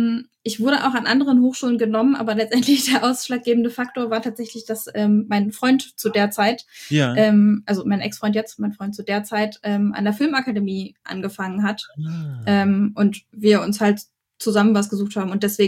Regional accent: Lower Saxony, Germany; moved away as an adult; Ich komme ja auch nicht von hier. Ich komme aus Niedersachsen und bin zum Studieren hier runtergezogen

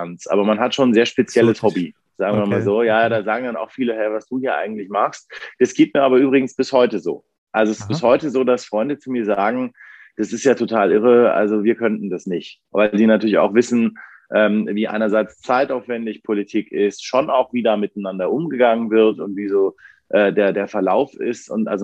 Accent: Bavaria, Germany; im Bayerischen Wald, wo ich aufgewachsen bin, im Landkreis Cham

